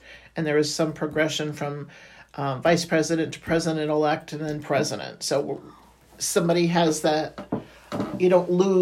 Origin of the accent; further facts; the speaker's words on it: Honesdale, Pennsylvania, United States; also born or lived in Allentown; I'm originally from Honesdale, back in the home that I grew up in. I went to nursing school in Allentown and worked there in the ER for 24 years. Moved back here to Honesdale